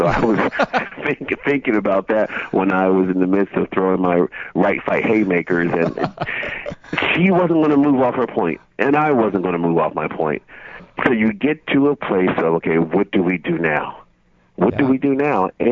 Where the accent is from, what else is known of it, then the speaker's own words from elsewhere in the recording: Philadelphia, Pennsylvania, United States; I wanted to take my daughter back to my old neighborhood where I grew up in Philly.